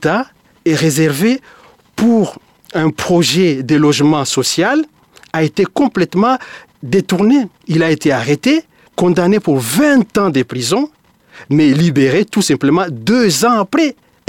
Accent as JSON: {"language": "French", "town": "Uvira", "region": "South Kivu", "country": "DR Congo", "tie": "born or raised there", "said": "je suis du Kivu, je suis né dans le Kivu, dans l'est de la République démocratique du Congo, dans une petite ville qu'on appelle Uvira. Uvira est à la frontière avec le Burundi."}